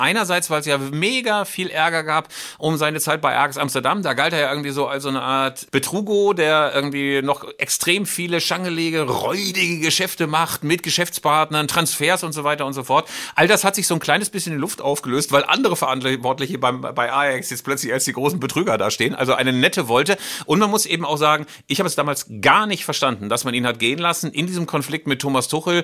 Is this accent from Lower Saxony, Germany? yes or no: no; Bielefeld, North Rhine-Westphalia, Germany; Also ich sag mal so, als Bielefelder habe ich jetzt nicht so eine Erinnerung an schmerzhafte Niederlagen